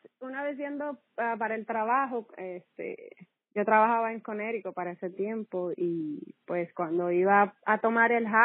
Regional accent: Dominican Republic; now in United States; Pues soy dominicana, nací en República Dominicana.

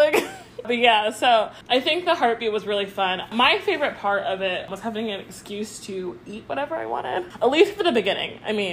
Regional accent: Jacksonville, Florida, United States; because we're from Jacksonville and 904 is Duval.

